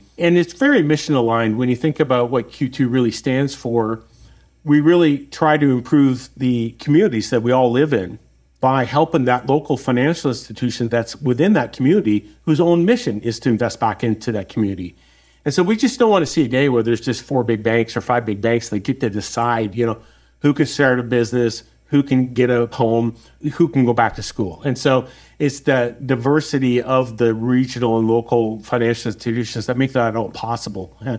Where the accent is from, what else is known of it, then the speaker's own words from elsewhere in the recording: Alberta, Canada; I am Canadian. Yeah, I'm not trying to represent all poor people, but we grew up on a farm.